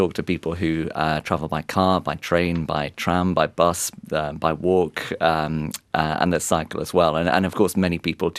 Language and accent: English; Canberra, Australian Capital Territory, Australia; now in Sydney, Australia; when I arrived in Sydney, I thought, I'm from Canberra, I can't cycle.